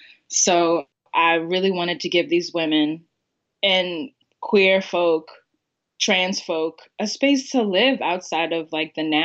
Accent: Baltimore, Maryland, United States; I'm from Woodlawn, the greatest suburb in Baltimore.

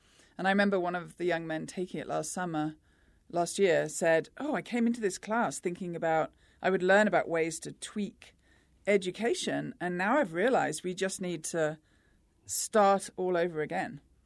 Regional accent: Birmingham, West Midlands, United Kingdom; Near Birmingham

